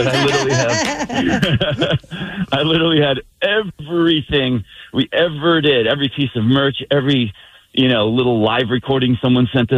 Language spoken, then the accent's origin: English; Santa Barbara, California, United States; I can remember exactly where I grew up in Santa Barbara.